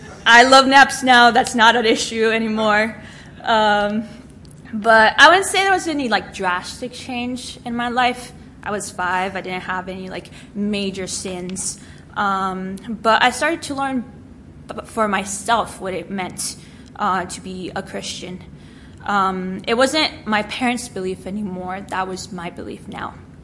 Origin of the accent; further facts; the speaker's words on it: Argentina; I'm a missionary kid. I was born and raised in Argentina my whole life.